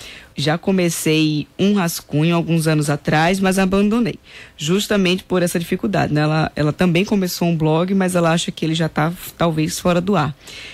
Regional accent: Pernambuco, Brazil; o professor era o Josué Viana, da minha terra, Pernambuco.

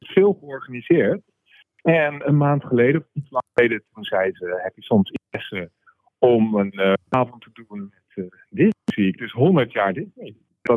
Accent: Hellevoetsluis, South Holland, Netherlands; Nou, ik kom uit Hellevoet.

